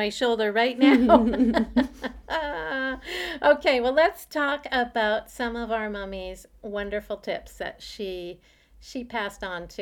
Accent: Canada; moved away as an adult; I left Canada when I was 27, and I'm nearly 56 now, but I am looking forward to living in my home country again one of these years.

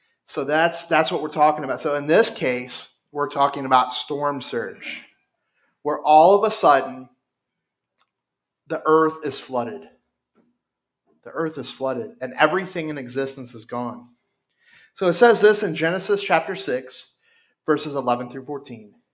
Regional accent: Louisiana, United States; I grew up on the Mississippi, so, and we knew after a certain point, like, it was not safe.

